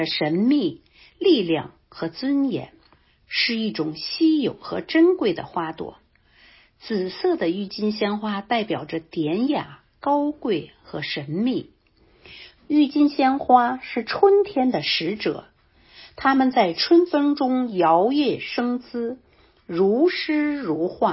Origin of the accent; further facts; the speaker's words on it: Kunshan, Jiangsu, China; now in Markham, Canada; 今年67岁，现在居住在加拿大安大略省万锦市。我在这里已经居住8年，每年都会回到中国去。我的老家是江苏省昆山市